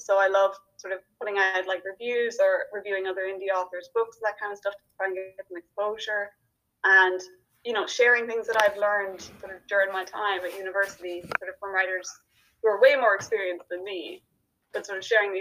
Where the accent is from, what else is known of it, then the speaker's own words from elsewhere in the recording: Ireland; Because I'm Irish, so I live in a small village in Ireland where we don't even get buses.